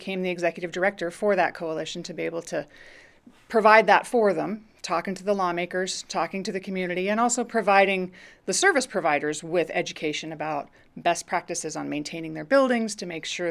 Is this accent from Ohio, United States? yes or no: no; Spokane, Washington, United States; I grew up here in Spokane. Came here as a baby when my dad was being laid off from Boeing, and he got a job here at the city of Spokane.